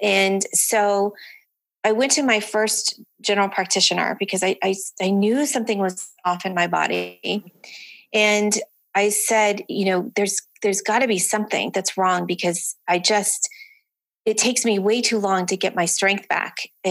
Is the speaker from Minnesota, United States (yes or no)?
no; California, United States; I'm from Southern California. Mm-hmm. I am 50.